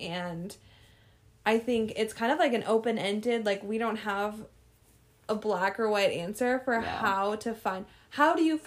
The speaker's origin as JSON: {"language": "English", "region": "Arizona", "country": "United States", "tie": "born or raised there", "said": "Yeah, so Grand Canyon University, from my home state, Arizona, does an amazing military spouse scholarship."}